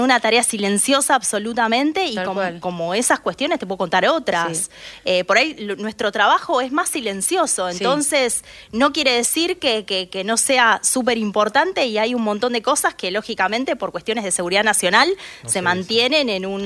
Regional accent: Argentina; me parece que todos como argentinos o como personas pensantes, cada uno hace su propio análisis de lo que escucha

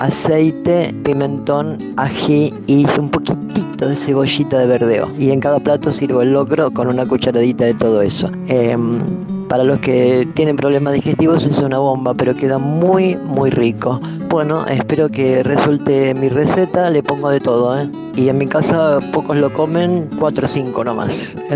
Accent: Córdoba, Argentina; now in San Martín de los Andes, Argentina; vivo acá en San Martín de los Andes. Soy originaria de Córdoba

